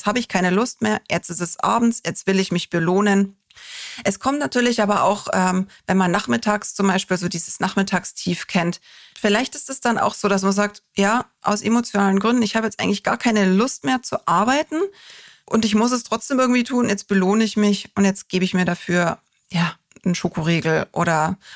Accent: Bavaria, Germany; ich komme aus Bayern

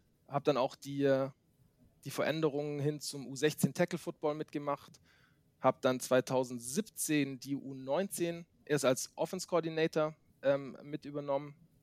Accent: Villingen-Schwenningen, Baden-Württemberg, Germany; born there; now in Munich, Germany; ich bin 37 Jahre alt, eigentlich gebürtig aus Villingen-Schwenning in Baden-Württemberg, bin aber seit 2006 in München beheimatet

